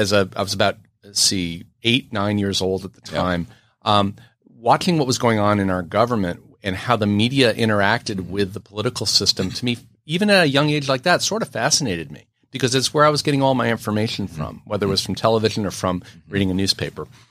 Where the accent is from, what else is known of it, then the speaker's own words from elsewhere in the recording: New York City, New York, United States; So little background is I grew up in Manhattan. My parents were, voracious readers of the New York Times.